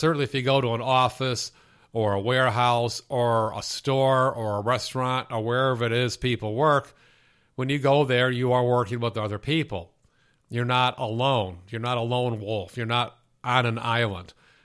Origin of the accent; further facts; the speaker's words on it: Illinois, United States; In Illinois, my home state, there are 3 ASHI chapters.